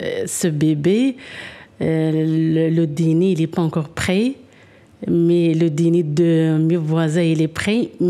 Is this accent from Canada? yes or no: no; Morocco; born there; Je suis née au Maroc.